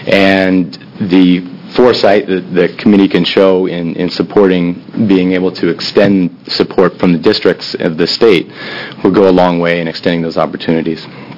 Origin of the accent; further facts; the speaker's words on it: Oregon, United States; Growing up in the Rogue Valley, for all of its benefits, didn't expose me to a great breadth of different national, linguistic, ethnic, cultural backgrounds.